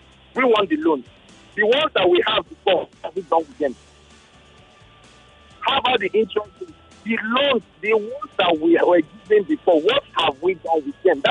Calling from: Lekki, Lagos, Nigeria; I'm calling from Lekki.

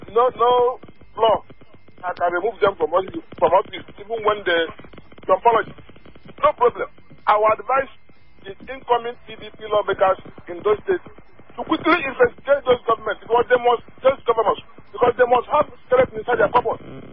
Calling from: Kubwa, Federal Capital Territory, Nigeria; I'm calling from Kubwa.

